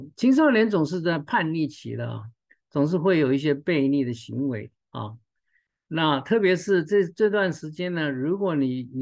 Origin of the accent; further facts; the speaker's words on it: Taiwan; 我记得我小时候在台湾啊，我们家附近是一个农田哈。